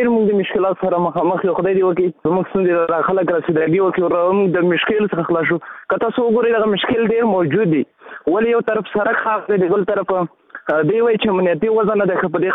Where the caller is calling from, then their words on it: Khost, Afghanistan; د خوست ولایت اوسیدونکی یم. خوست ولایت کې د علي مسخه زړه کوټ مسخه لول سره تاسو سره خبرې کوم.